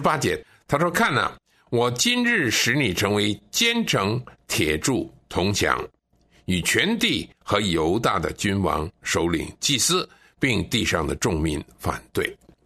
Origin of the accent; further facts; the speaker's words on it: Beijing, China; also born or lived in Tianjin; 后来呢，我的父亲呢就带着全家呢到了天津，在那个地方呢我就生下来了。想不到一个广东人，但是呢生在天津。那后来到五岁的时候呢，我们就搬到北京去了，那就在北京上学。所以我现在跟您的谈话呢，就是在那个时候所学的北京话。